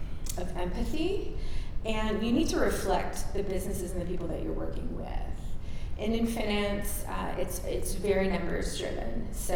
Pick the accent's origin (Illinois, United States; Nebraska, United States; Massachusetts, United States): Illinois, United States; Chicago; I'm originally from Chicago and started my career at Arthur Andersen doing consulting and audit and advisory work.